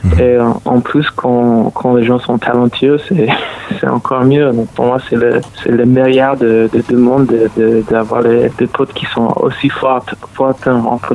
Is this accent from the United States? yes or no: yes; Atlanta, Georgia, United States; French is a second language; Moi, je viens d'Atlanta à la base, et il y a plein de rappeurs qui sortent là-bas avec les sons différents.